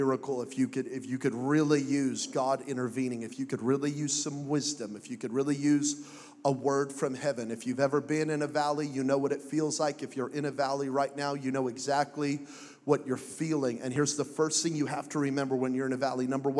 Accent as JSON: {"language": "English", "town": "Las Vegas", "region": "Nevada", "country": "United States", "said": "I'm just teasing, but I'm kind of naughty, but I'm from Vegas, so forgive me if I say anything that's inappropriate."}